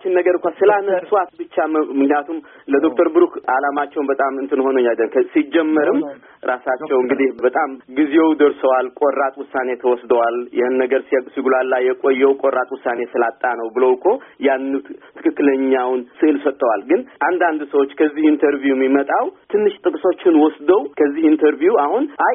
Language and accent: Amharic; Keren, Anseba, Eritrea; እኔ በዛው ጦርነት ጊዜ ተወልጄ በዛ ጦርነት ጊዜ ያደግኩ ሰው ነኝ እኔ ያደግኩበት አካባቢ ብዙ ጊዜ እኔ የኖርኩበት ከረን የሚባል አካባቢ ነው